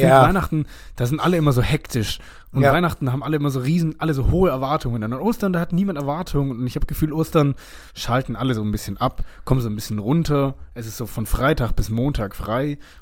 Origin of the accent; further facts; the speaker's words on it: Baden-Württemberg, Germany; komme ich aus dem Schwäbischen